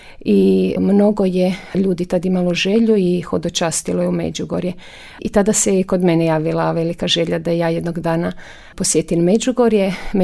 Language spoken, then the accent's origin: Croatian; Pula, Istria County, Croatia; Ja sam rođena u Puli, u Istri. Rodom sam iz Istre.